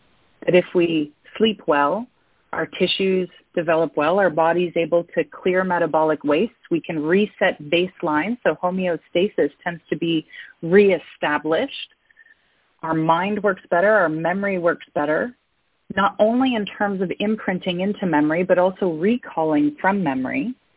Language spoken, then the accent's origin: English; Canada; So as a Canadian, born and bred, raised in Canada